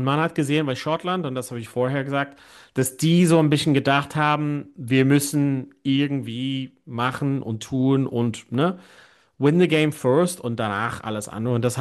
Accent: Ireland; Auch als Ire, aber auch als Fan grundsätzlich.

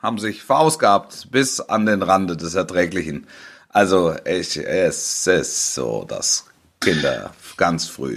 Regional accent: Baden-Württemberg, Germany; Also ich bin im Schwäbischen groß geworden, Großraum Stuttgart.

